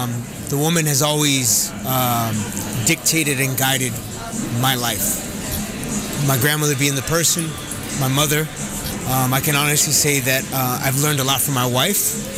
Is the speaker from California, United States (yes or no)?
yes; Los Angeles, California, United States; born there; You know, I was born in East LA, Los Angeles, California. I'm Native and Mexican, of course.